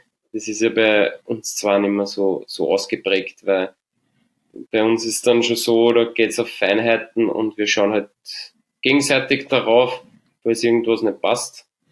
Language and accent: German; St. Pölten, Lower Austria, Austria; also SKG St. Pölten war das damals, Sport- und Kulturgemeinde St. Pölten. Und da bin ich aufgewachsen. Da kenne ich jeden.